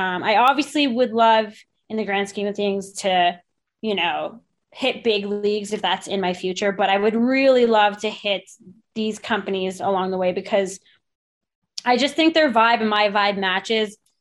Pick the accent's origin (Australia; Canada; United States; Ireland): Canada; Ottawa, Ontario; Well, I'm originally from Ottawa.